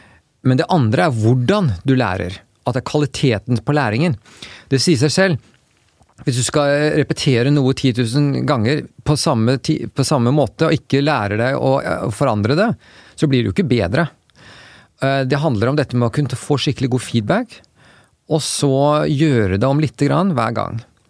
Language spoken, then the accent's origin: Norwegian; Oslo, Norway; Jeg vokste jo opp her i Oslo. Besserud gikk på voksen skole. Og så Hovseter, og så Katta. Og drev med friidrett i Tyrving.